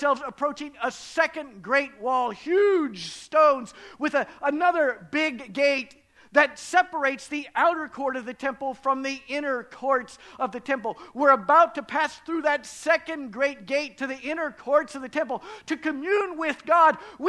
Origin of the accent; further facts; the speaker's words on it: Acton, Indiana, United States; I grew up in Acton, Indiana, in the 1960s, when it was still completely segregated. There was not one child of color anywhere in Acton, Indiana, or in my grade school, not one.